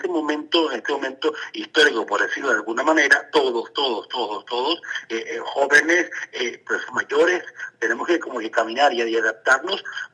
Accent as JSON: {"language": "Spanish", "town": "Calabozo", "region": "Guárico", "country": "Venezuela", "said": "Canto, hago canciones para mi gente de Venezuela igual, apoyándolos a ellos, a mí específicamente en mi pueblo Calabozo."}